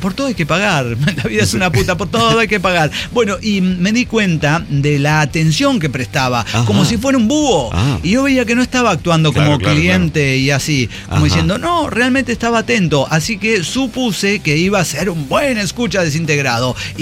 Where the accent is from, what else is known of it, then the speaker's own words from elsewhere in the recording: Mérida, Yucatán, Mexico; de Mérida, Yucatán